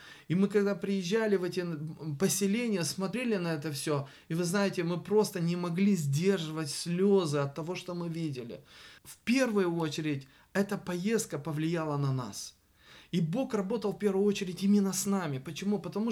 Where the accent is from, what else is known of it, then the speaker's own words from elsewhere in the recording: Moldova; Мы с Молдавии знаем русский, молдавский язык